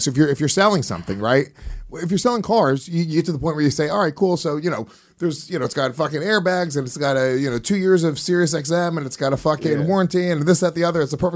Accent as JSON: {"language": "English", "region": "New Jersey", "country": "United States", "said": "So I chime in. I was like, oh, I'm from Jersey."}